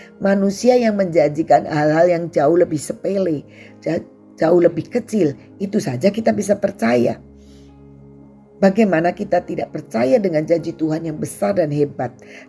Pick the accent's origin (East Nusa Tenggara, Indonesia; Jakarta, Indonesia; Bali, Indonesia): Jakarta, Indonesia; now in Cirebon, Indonesia; Pengalaman saya dari Jakarta, saya menikah. Kemudian kami berpindah ke Cirebon, asal dari suami saya.